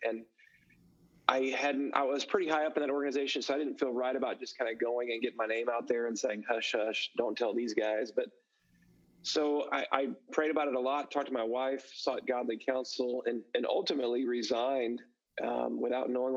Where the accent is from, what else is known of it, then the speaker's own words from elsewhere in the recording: Louisiana, United States; moved away as an adult; also born or lived in Baton Rouge, United States / Texas, United States; I grew up in South Louisiana, My dad was in the FBI. We moved around a little bit, settled down in Baton Rouge. I went all the way through LSU there, and then moved to Texas about 25 years ago